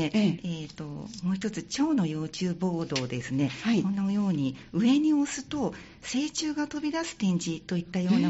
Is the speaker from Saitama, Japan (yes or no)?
no; Sanda, Hyogo, Japan; あの私もともと三田市の出身でしたので